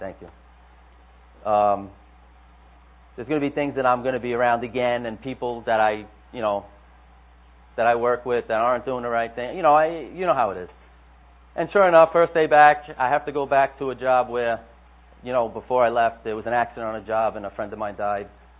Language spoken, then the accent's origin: English; United States; I'm not there because I'm from the United States. I'm from America, and we're better than them.